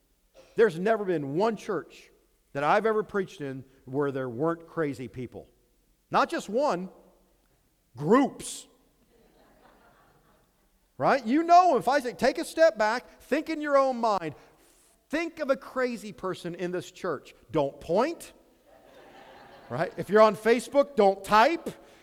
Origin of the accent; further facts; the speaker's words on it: Ohio, United States; I grew up in Ohio. That makes me an Ohio State Buckeye fan.